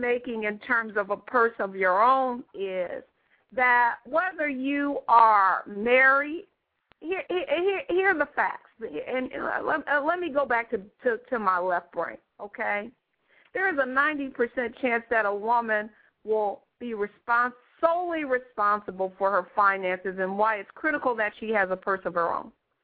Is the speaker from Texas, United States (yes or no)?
no; Detroit, Michigan, United States; moved away as an adult; also born or lived in Hawaii; You know, I come from Detroit, and I have two wonderful parents. And when I was 18, my parents moved to Hawaii, and I moved shortly after I moved with them.